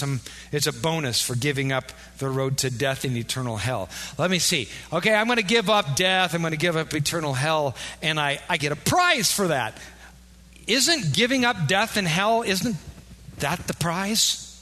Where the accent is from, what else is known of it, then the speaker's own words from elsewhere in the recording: United States; But I am a Christian first before I'm an American.